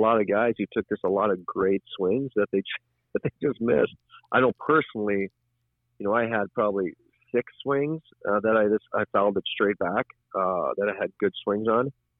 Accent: Canada; town ball is literally what I grew up with in Canada.

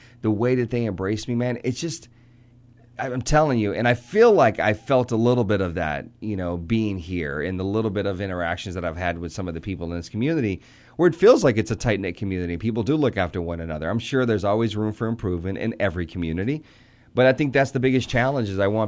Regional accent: Arkansas, United States; Where I grew up in Arkansas is small. There was 7,000 people in that community.

